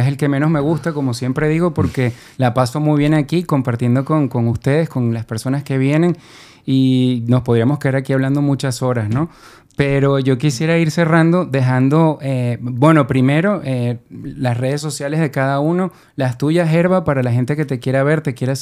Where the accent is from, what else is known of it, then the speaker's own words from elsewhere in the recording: Venezuela; born there; nosotros somos mitad y mitad, mitad españoles, mitad venezolanos. Las dos las queremos mucho porque en Venezuela nacimos, pero en España nuestros padres nos enseñaron a quererla como queríamos a Venezuela porque es parte de nosotros también.